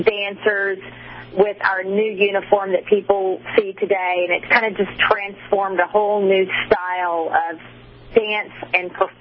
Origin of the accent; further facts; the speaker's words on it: Utah, United States; My dad is originally from Lubbock, so I grew up in Utah.